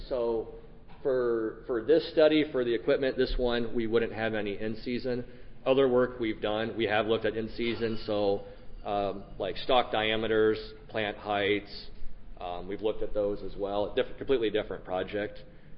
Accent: Champaign, Illinois, United States; I'm from Champaign and Illinois grad too.

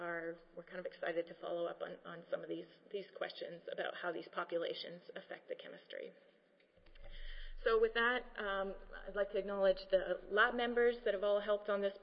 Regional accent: Canada; I'm Canadian.

